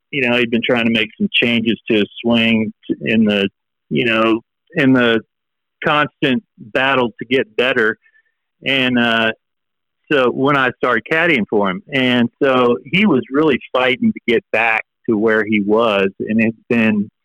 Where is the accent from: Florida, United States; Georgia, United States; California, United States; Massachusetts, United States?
Georgia, United States; Atlanta; it's almost a local tournament, us, you know, growing up in Atlanta for us.